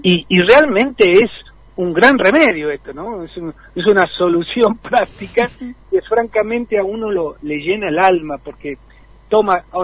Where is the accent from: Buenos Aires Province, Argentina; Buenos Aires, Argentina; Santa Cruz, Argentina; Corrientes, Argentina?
Santa Cruz, Argentina; Puerto Deseado; born there; also born or lived in Chubut; Yo soy patagónico, yo soy nacido en Puerto Deseado, en la provincia uh-huh. de Santa Cruz